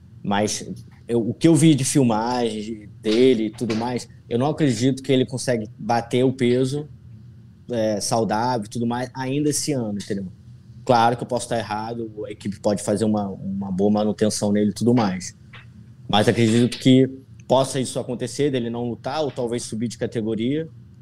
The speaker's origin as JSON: {"language": "Portuguese", "region": "Rio de Janeiro", "country": "Brazil", "moved": "as an adult", "lives_now": "United States", "said": "Eu venho de uma cidade do interior do Rio, que é sol o tempo todo, praia."}